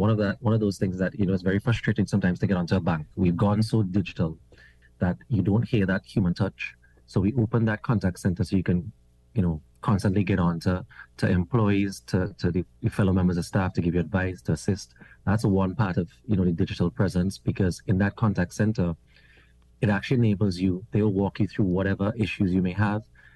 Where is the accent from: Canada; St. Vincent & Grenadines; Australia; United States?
St. Vincent & Grenadines; now in Trinidad and Tobago; I'm actually Vincentian. So I'm from St. Vincent and the Grenadines. Mm-hmm. I've been living in Trinidad for about 11 years. And, you know, I would have moved here actually to join RBC.